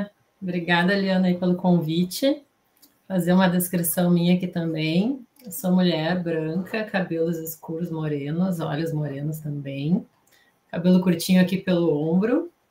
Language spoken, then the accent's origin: Portuguese; Porto Alegre, Rio Grande do Sul, Brazil; aqui do Rio Grande do Sul, sou de Porto Alegre.